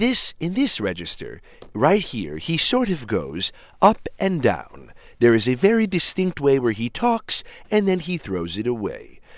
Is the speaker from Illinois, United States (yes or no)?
yes; Chicago, Illinois, United States; That's what we listened to my entire time growing up. I'm from Chicago. And so we listened to NPR.